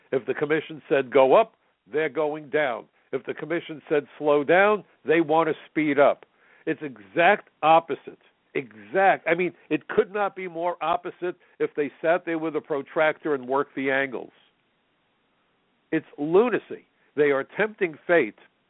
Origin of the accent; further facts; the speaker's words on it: United States; nobody interviewed me, by the way, and I am an American